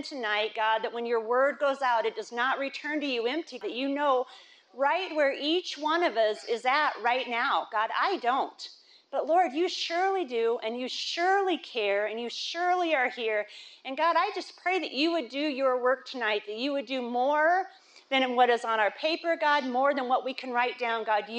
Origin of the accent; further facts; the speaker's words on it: Iowa, United States; I grew up in Iowa. I grew up in a county that still to this day does not have a stoplight.